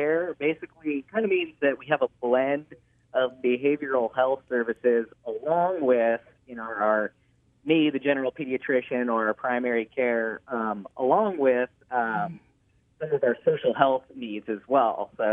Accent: Phoenix, Arizona, United States; Yeah, I'm originally from Phoenix, Arizona.

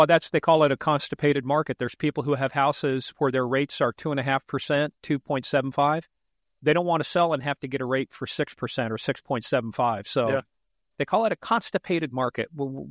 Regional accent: Dodge City, Kansas, United States; also born or lived in North Carolina / Monterey, California / Iran / Mishawaka, Indiana; I was born in Kansas. We moved to North Carolina. We moved to Monterey, California, went to Iran, came back to Dodge City, Kansas.

